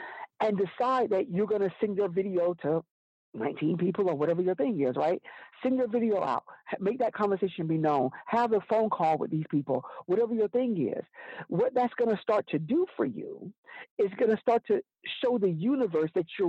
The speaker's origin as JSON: {"language": "English", "region": "Alabama", "country": "United States", "said": "My grandmother, I'm from Alabama."}